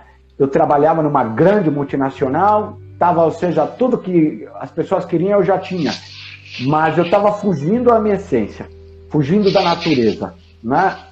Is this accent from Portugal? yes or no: no; Santiago, Santiago Metropolitan Region, Chile; born there; Portuguese is a second language; Eu nasci em Santiago, como falei, e ficava em frente às cordilheiras e ficava olhando lá para cima.